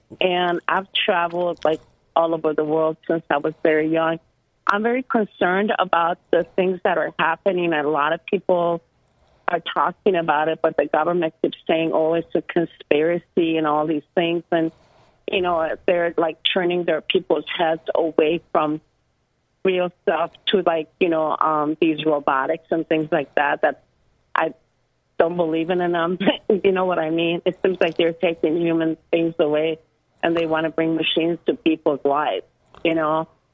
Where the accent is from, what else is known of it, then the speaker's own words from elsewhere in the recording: Iran; I'm from Iran. I just wanted to let you know.